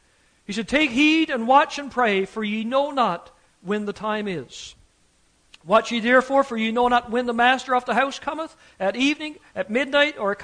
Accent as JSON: {"language": "English", "region": "Newfoundland and Labrador", "country": "Canada", "said": "We moved up from Newfoundland years ago. My brother was living in Toronto at the time."}